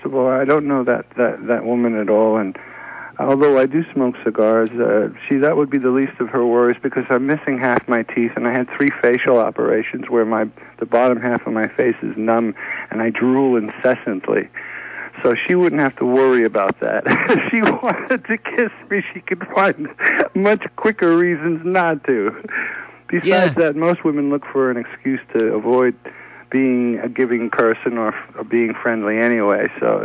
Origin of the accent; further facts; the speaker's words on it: New York, United States; I'm originally from New York.